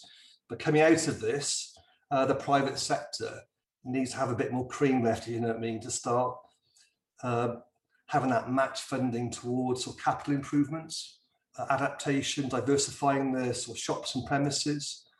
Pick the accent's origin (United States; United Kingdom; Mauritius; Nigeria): United Kingdom; Abergavenny, Wales; And finally, in my hometown, Abergavenny, the indoor market here, the indoor market